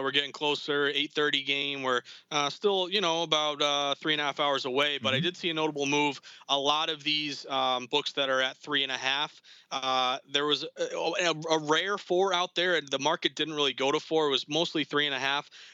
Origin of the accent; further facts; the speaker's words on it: Massachusetts, United States; born and raised in Massachusetts, my dad raised me to be a Red Sox, Patriots, Bruins, Celts fan.